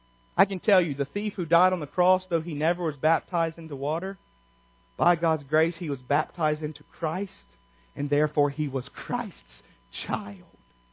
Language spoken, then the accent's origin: English; United States; I am white. I am an American.